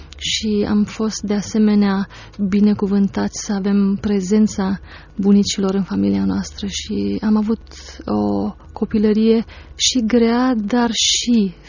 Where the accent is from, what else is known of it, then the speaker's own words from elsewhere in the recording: Drobeta-Turnu Severin, Mehedinți County, Romania; Da, am 37 de ani, deloc sunt din Turnu Severin.